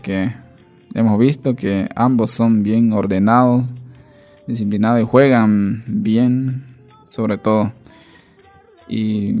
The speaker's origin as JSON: {"language": "Spanish", "town": "San Miguel de Velasco", "region": "Santa Cruz", "country": "Bolivia", "tie": "born or raised there", "said": "a mi zona Chiquitanía y mi pueblo San Miguel de Velasco."}